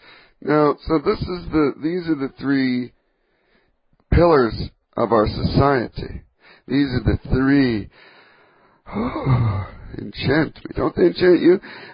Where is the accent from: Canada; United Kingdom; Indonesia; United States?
Canada; I don't even have a right to vote. I'm Canadian.